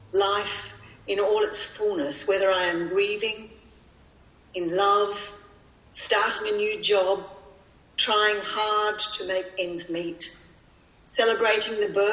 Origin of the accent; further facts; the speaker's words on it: Cowra, New South Wales, Australia; born there; I was born in a small country town in rural New South Wales. I was born in Cowra